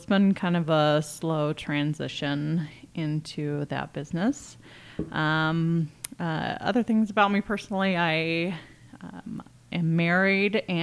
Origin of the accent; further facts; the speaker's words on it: Prescott, Arizona, United States; also born or lived in Flagstaff; So born and raised in Prescott, graduated from Prescott High School.